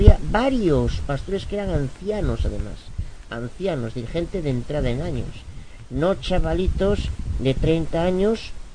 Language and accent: Spanish; Galicia, Spain; Soy abogado de Galicia, España.